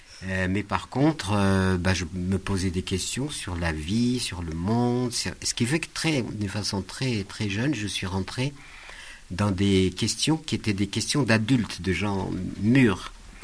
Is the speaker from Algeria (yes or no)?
yes; Algeria; Je vivais à Paris, donc vous avez expliqué que je venais de l'Algérie, du désert même. Je suis un enfant du désert, mes ancêtres étaient des nomades et sédentarisés.